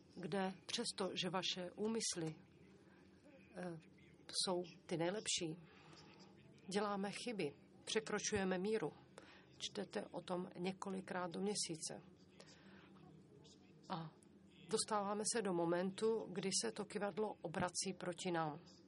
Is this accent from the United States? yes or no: yes; United States; já jsem vyrostl v Americe, mám rád Ameriku